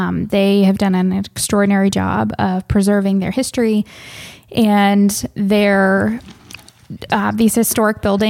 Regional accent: Stephens City, Virginia, United States; I'm from Stephen City, Virginia. So just up the road, but still in the valley.

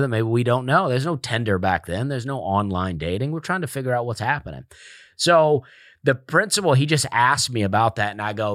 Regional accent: Opelika, Alabama, United States; I grew up in Alabama. I grew up in a town called Opelika, Alabama.

